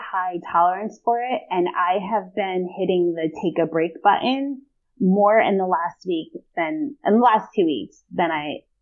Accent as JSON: {"language": "English", "region": "New Jersey", "country": "United States", "said": "You know, I'm from North Jersey, and I remember my older cousins would sit around the table"}